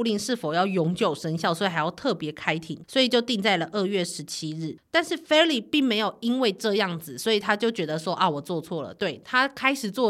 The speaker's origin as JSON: {"language": "Chinese", "country": "Taiwan", "said": "这个身为一个台湾人是没有办"}